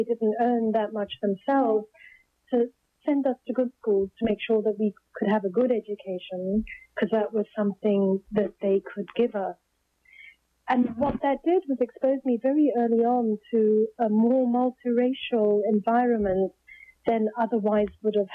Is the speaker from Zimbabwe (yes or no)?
yes; Zimbabwe; My experiences growing up in Africa, in what was Rhodesia and is now Zimbabwe, and turbulent race relations being an issue throughout my childhood.